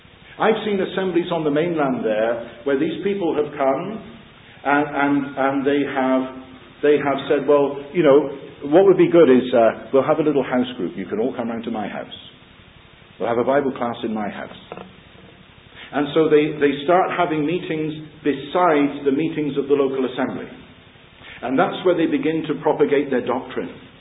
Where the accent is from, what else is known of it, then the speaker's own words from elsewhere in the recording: Plymouth, South West England, United Kingdom; I remember a dear old brother in the assembly I was brought up in Plymouth.